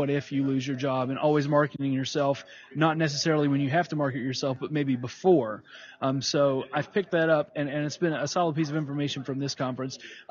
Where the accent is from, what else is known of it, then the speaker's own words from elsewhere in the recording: Columbus, Ohio, United States; I'm from Columbus, Ohio, and I'm a creative.